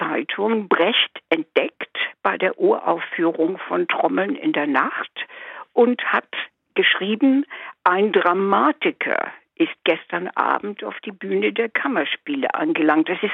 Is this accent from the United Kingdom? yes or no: yes; England, United Kingdom; Ich komme aus England, bin das Kind eines Exilanten